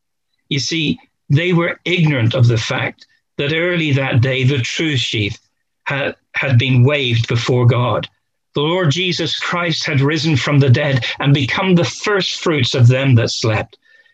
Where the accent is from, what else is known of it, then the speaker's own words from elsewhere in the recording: Bristol, South West England, United Kingdom; I grew up in Bristol